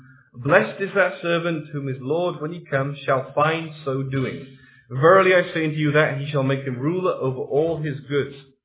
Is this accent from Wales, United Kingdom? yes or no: yes; Wales, United Kingdom; the ecclesia I grew up in South Wales was quite different from that.